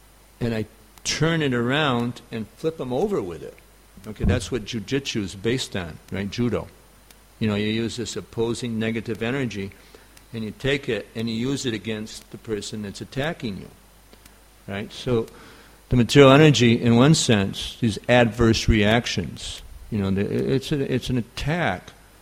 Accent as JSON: {"language": "English", "region": "New York", "country": "United States", "accent": "New York", "said": "So forgive my New York accent. I'm sorry. You can't imagine the level of bewilderment that takes place because I don't speak Indian English in India."}